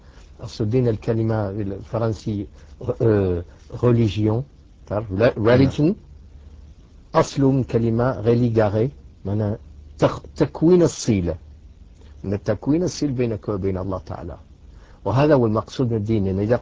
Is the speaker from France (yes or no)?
yes; France; Arabic is a second language; تربيت معتمد على النصرانية وتربيت في فرنسا.